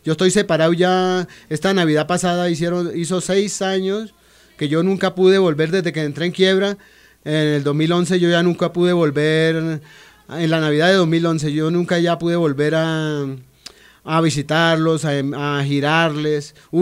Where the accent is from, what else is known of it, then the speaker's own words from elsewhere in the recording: Colombia; yo me niego, como ciudadano colombiano